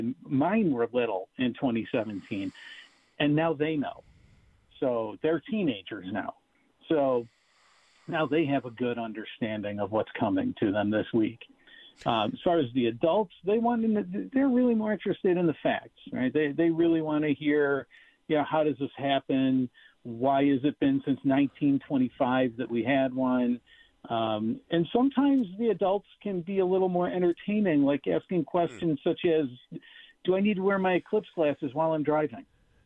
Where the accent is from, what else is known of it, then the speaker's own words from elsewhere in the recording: Tonawanda, New York, United States; But I have just been doing this since my days growing up in Tonawanda, being the kid on the driveway with the telescope.